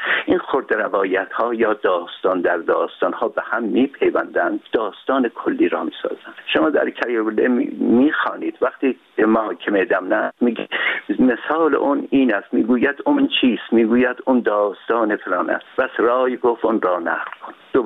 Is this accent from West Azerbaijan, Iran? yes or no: yes; Urmia, West Azerbaijan, Iran